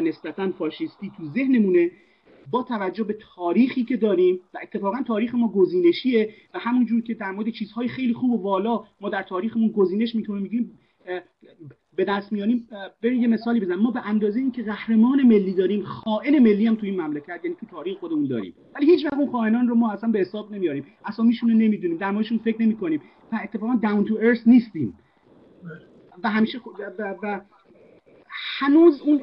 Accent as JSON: {"language": "Persian", "country": "Iran", "said": "چیزی که از مموری از خاطره تو ذهن ما به عنوان یک ایرانی داریم"}